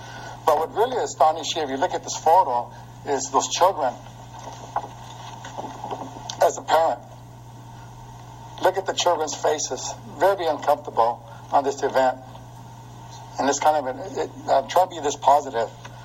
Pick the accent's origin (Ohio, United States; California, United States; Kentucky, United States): California, United States; Visalia; I'm proud to say that I'm from Visalia.